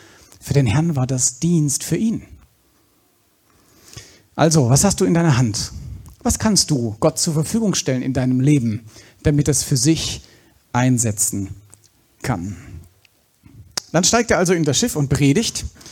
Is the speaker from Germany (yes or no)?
yes; Baden-Württemberg, Germany; Da im Schwarzwald, wo ich herkomme